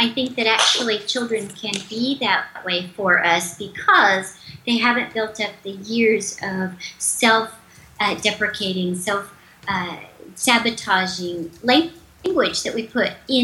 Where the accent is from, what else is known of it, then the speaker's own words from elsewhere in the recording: Texas, United States; We grew up in South Texas where there was comfort food of every manageable thing that wasn't healthy for us.